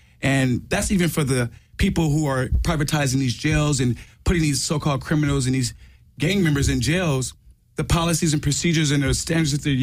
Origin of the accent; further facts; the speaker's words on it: Compton, California, United States; And me, myself, I'm from Compton. I'm from Compton, Los Angeles. And you wouldn't believe that, but I am. And I grew up around a lot of gangs, violence, gunshots around the corner